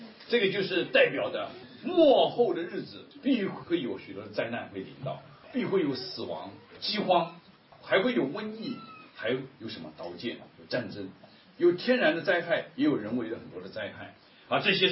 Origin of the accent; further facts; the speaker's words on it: China; 我们中国人说这个吃饭是大事